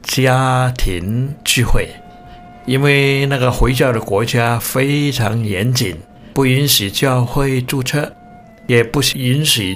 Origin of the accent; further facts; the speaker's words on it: Malaysia; 还好我是马来西亚的公民